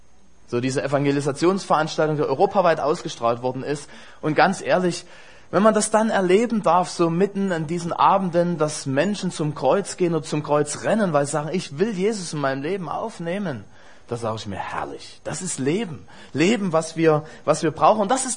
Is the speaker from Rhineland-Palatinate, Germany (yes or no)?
no; Dresden, Saxony, Germany; moved away as an adult; now in Wiesbaden, Germany; meine Frau und ich, wir sind beide in Dresden geboren. Und Amen, genau. Wir haben 25 Jahre, also ich habe 25 Jahre dort in Dresden gelebt und wir fahren immer wieder gern zurück, weil unsere ganzen Familien auch daher kommen.